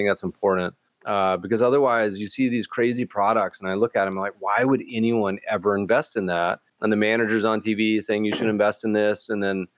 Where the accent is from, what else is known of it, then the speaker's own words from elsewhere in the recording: Canada; now in United States; And as a Canadian